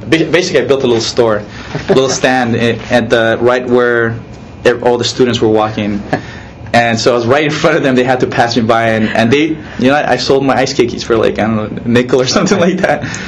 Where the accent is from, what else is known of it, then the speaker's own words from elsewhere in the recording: Yap, Micronesia; When I was growing up, I had actually, growing up in Yap, I had like actually a couple of businesses, small businesses that I had started out when I was